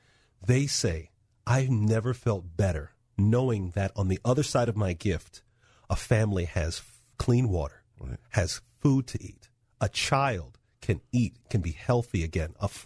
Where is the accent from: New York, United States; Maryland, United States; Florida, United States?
Florida, United States; This is me growing up in America, in South Florida.